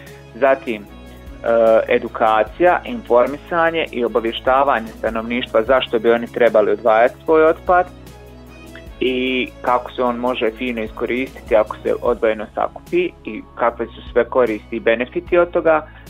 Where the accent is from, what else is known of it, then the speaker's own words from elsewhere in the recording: Bosnia & Herzegovina; kod nas u Bosni i Hercegovini otpad je problem